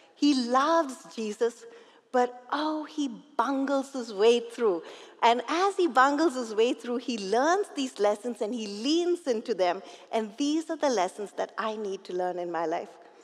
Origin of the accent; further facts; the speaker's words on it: India; As Mel said, I was born in India and I was brought up there.